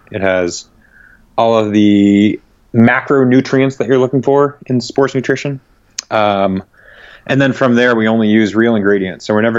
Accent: New England, United States; Because I'm from New England, where maple syrup is native here in the United States

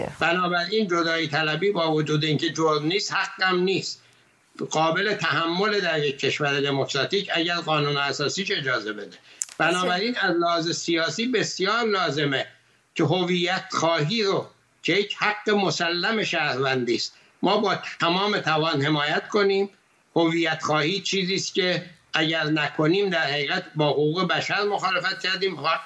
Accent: Tabriz, East Azerbaijan, Iran; born there; من متولد تبریز هستم.

